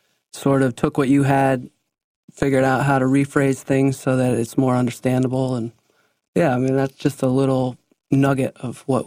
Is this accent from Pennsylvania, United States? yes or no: yes; Worcester, Pennsylvania, United States; I was born in Pennsylvania. Okay. I was raised in Pennsylvania. I basically lived in Pennsylvania my whole life except for college and a couple extra years around college.